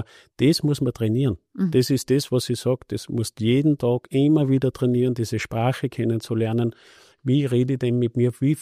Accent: Upper Austria, Austria; Und ich komme aus dem Müffel, bin zwar aus dem Müffel, das Linz nahe ist

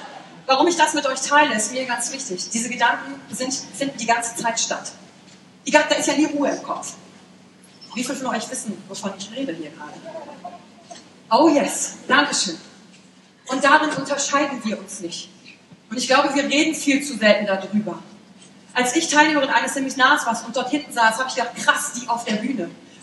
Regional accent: Wülfrath, North Rhine-Westphalia, Germany; born there; Ich bin geboren in Wülfrath. Kennt das jemand? Ach, geil. Es liegt bei Mettmann, bei Wuppertal, bei Düsseldorf.

